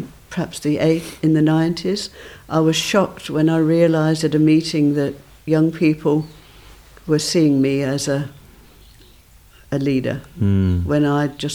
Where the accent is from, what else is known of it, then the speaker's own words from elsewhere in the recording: England, United Kingdom; moved away as an adult; now in South Africa; I'm from England.